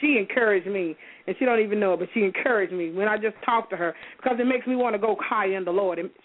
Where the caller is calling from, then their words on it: Williamson, South Carolina, United States; I am calling from Williamson, South Carolina.